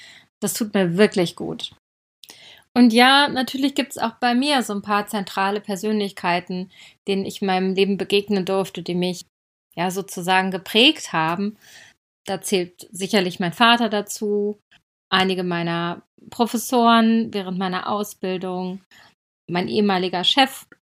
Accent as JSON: {"language": "German", "region": "Berlin", "country": "Germany", "tie": "born or raised there", "also_born_or_lived": "Wuppertal", "said": "Geboren wurde ich in Wuppertal. Aufgewachsen bin ich in Berlin. Studiert habe ich im wunderschönen Freiburg, und zwar Jura."}